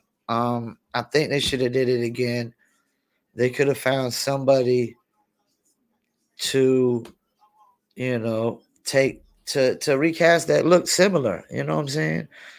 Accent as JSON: {"language": "English", "region": "North Carolina", "country": "United States", "said": "I'm from North Carolina."}